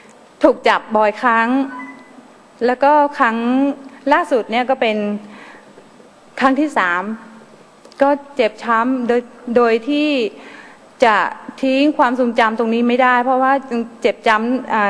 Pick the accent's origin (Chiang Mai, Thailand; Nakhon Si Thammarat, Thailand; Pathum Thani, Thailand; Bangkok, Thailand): Chiang Mai, Thailand; Ban Nor Lae; born there; ทั้งที่เราเกิดที่แผ่นดินไทยทำไมเขาเรียกว่าคนพม่าทั้งที่ภาษาพม่าเราก็พูดไม่ได้พูดไม่เป็นเหมือนกันแต่ว่าตกไปเป็นคนพม่าจริงๆแล้ว … เองเนี่ยเกิดที่บ้านนอแลค่ะ